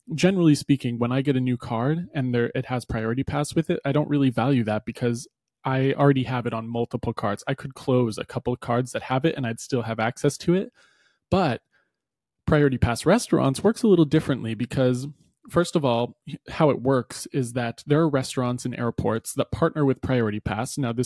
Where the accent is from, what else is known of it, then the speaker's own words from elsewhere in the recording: New Hampshire, United States; I am from New Hampshire originally, so that's usually where I fly in and out of.